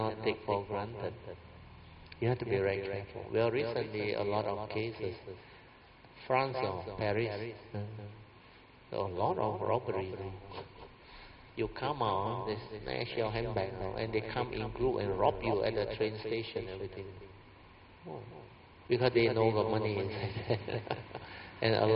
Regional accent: Malaysia; English is a second language; We are new, we are from Malaysia, we don't understand the rules.

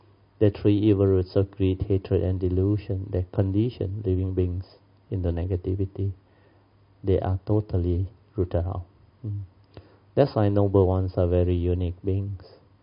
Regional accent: Malaysia; And I was invited to present a paper at a said seminar as a Malaysian speaker.

